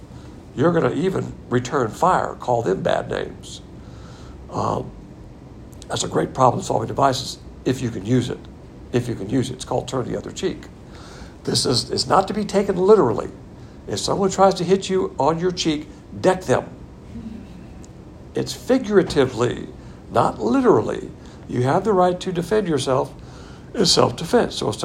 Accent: the South, United States; Being a Southerner, we do the same thing.

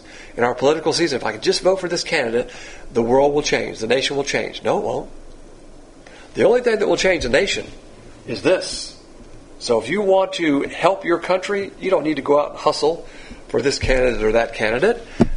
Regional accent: the South, United States; Remember, as a Southerner, we don't use that expression here, gone south.

